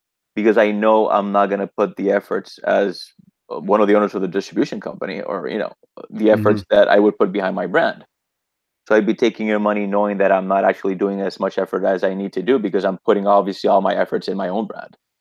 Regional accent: Dominican Republic; first language Spanish; people and seeing like our fellow Dominicans smoking the cigars and enjoying the cigars. And it's my native language. I mean, it's awesome selling cigars in Spanish.

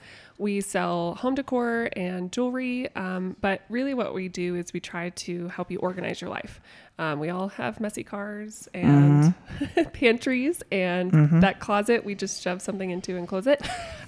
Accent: Tucson, Arizona, United States; Okay. I've lived all over the state. I grew up in Tucson.

